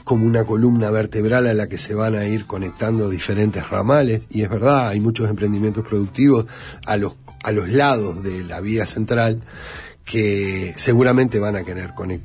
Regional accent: Uruguay

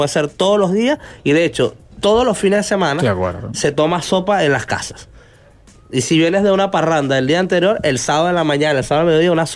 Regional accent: Venezuela; Y me dice, ¿de dónde sos? Y yo le digo, de Venezuela.

